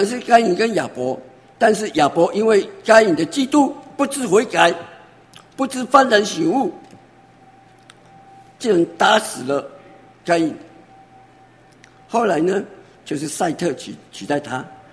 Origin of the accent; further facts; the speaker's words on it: China; 以我们中国人的这种传统在命名的